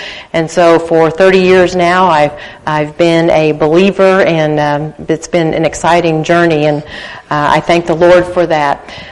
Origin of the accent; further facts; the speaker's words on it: Wisconsin, United States; born there; I was born in Wisconsin, so I love the snow. And we have not had any in Oklahoma for several years now